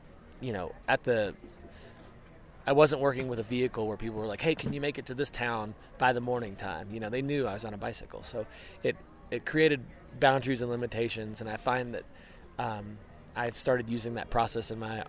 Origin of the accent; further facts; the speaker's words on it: Lexington, Kentucky, United States; And it started in my hometown of Lexington, Kentucky, and went 330 miles down south to Bonnaroo Music Festival.